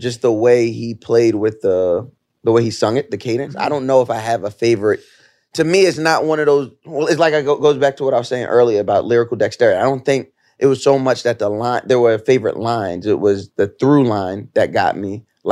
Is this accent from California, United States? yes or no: no; New York, United States; But as a kid growing up in New York, I didn't hear those stories.